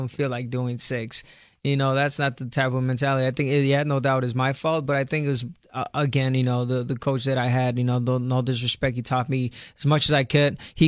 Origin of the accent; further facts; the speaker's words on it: Guadalajara, Jalisco, Mexico; now in Huntington Beach, United States; We're originally from Guadalajara, Jalisco, but I reside in HB, Huntington Beach.